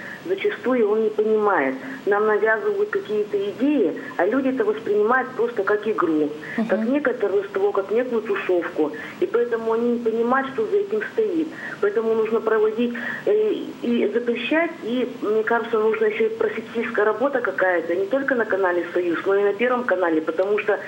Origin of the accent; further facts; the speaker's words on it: Izhevsk, Udmurtia, Russia; Здравствуйте … я из Ижевска.